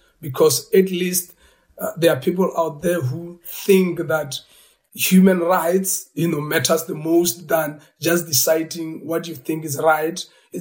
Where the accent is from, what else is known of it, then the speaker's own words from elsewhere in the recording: South Africa; It's so sad that, you know, as a South African coming from apartheid era, now I'm still feeling the same thing.